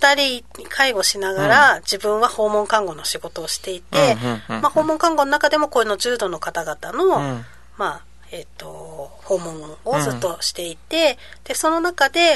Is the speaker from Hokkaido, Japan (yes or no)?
no; Tokyo, Japan; まあ私あのずっと東京まで東京育ちなんですけど